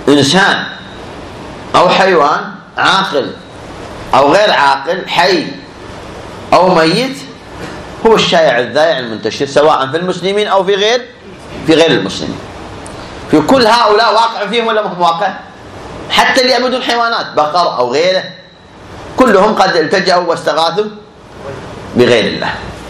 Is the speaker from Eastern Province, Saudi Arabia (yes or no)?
yes; Eastern Province, Saudi Arabia; خاصة اللي نحن سمعناهم حنا عندنا في الشرقية